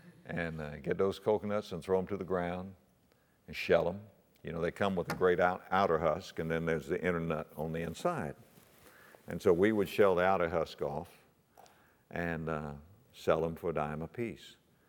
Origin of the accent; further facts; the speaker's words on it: Florida, United States; I'm from South Florida, and my brother and I used to collect coconuts and sell them to what we call Yankees, snowbirds.